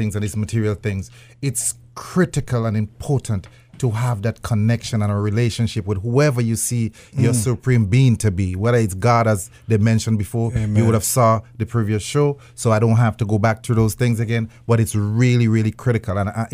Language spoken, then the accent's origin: English; Grenada; now in United States; I'm from Grenada originally. Mm. I've been in this country, I would say, about 30 years.